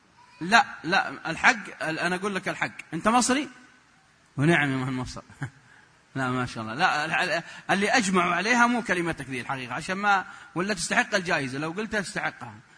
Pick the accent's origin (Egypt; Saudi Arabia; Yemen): Saudi Arabia